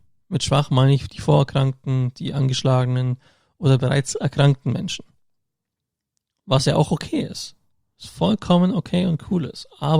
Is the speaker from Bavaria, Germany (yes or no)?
yes; Augsburg, Bavaria, Germany; born or raised there